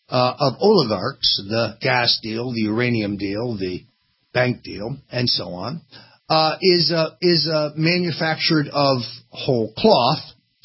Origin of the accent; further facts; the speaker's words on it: Florida, United States; Congressman Tom Rooney from my home state of Florida